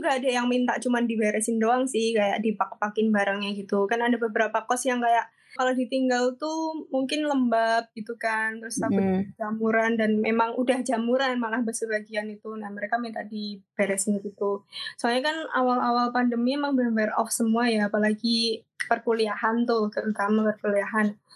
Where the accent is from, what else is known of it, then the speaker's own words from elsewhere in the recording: Yogyakarta, Special Region of Yogyakarta, Indonesia; now in Jakarta, Indonesia; Aku dari PWK 2016, terus asal aku dari Jogja, tapi sekarang tinggal di Jakarta.